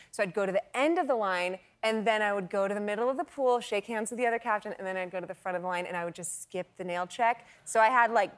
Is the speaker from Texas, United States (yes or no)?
no; California, United States; So I grew up in California.